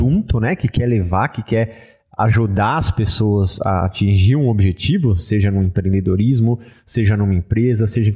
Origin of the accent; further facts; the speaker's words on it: Brazil; todos nós, como brasileiros